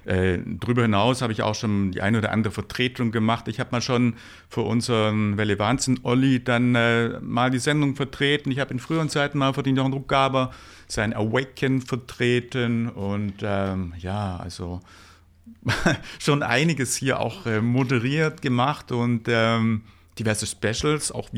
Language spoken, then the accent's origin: German; Ulm, Baden-Württemberg, Germany; das als echter Ulmer.